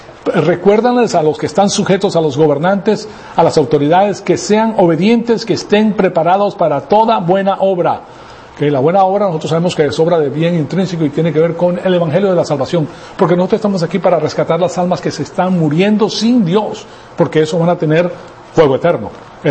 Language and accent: Spanish; Venezuela; A Venezuela yo la amo porque viví en Venezuela, o sea, yo me crié en Venezuela, es un país precioso